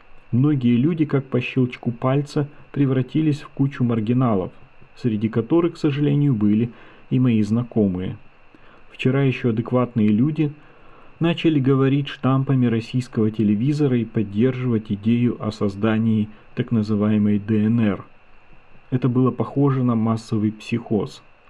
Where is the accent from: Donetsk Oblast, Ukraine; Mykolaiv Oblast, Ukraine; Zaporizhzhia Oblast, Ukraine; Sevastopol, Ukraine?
Donetsk Oblast, Ukraine; Donetsk; Я родился и вырос в Донецке, еще до начала войны 2014 года.